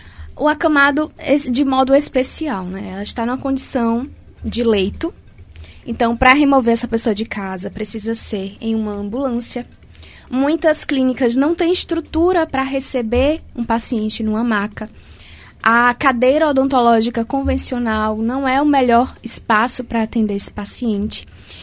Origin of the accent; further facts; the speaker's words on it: Uauá, Bahia, Brazil; Eu atendia no sertão, eu sou do sertão, baiano, e por alguns meses eu atendi na unidade básica de saúde lá na minha terra, eu sou de Uauá